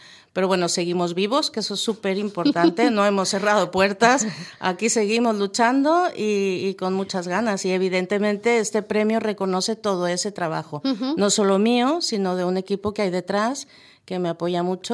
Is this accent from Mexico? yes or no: yes; northern Mexico, Mexico; yo soy del norte de México y ahí no ponemos ni arroz ni frijoles dentro del burrito